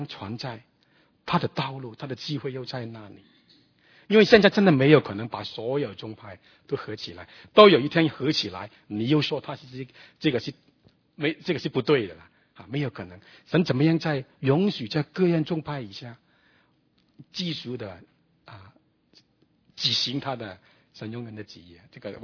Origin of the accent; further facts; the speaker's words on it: Australia; 我是路过的，我从澳洲来